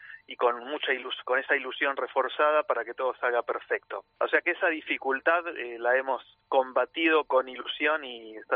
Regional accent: Argentina; yo ya no lo pienso como un argentino, yo pienso que el tango como un ciudadano del mundo

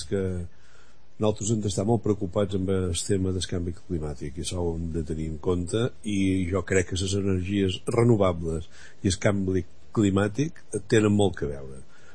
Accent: Balearic Islands, Spain; jo com a resident de Mó o com a menorquí no ho veig malament

